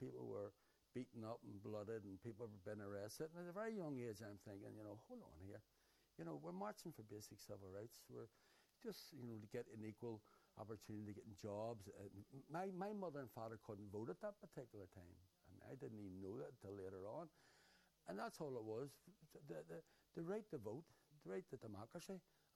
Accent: Belfast, Northern Ireland, United Kingdom; I grew up in North Belfast in the New Lodge area. A part of New Lodge area was predominantly Unionist Protestant

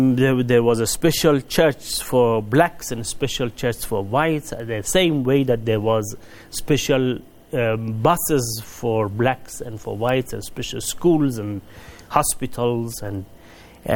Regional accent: Iran; I am from Iran

